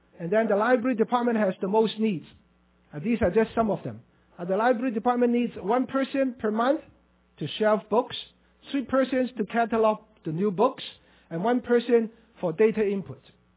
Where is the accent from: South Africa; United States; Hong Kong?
Hong Kong; You know, I was born and brought up in Hong Kong under the colonial system, education system.